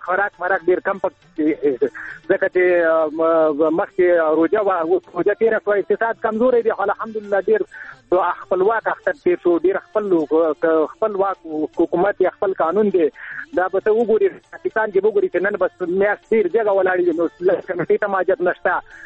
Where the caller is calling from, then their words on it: Nangarhar, Afghanistan; زه په ننګرهار کې یم، د سیټګرم ولسوالۍ.